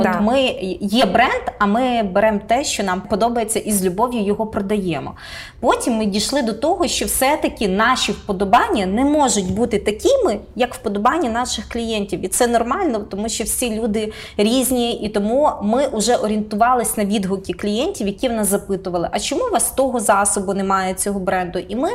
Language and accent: Ukrainian; Rivne, Rivne Oblast, Ukraine; я сама із Рівної, це просто починається така фобія провінціала